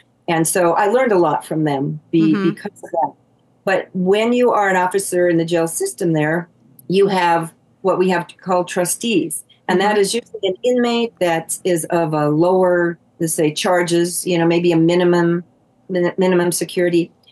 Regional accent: Wyoming, United States; You know, here I'm from Wyoming and we're in Michigan.

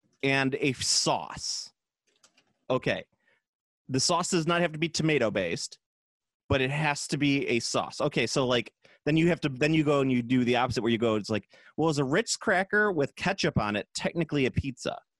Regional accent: Chicago, Illinois, United States; I'm from Chicago. I love deep dish, but it's definitely a casserole.

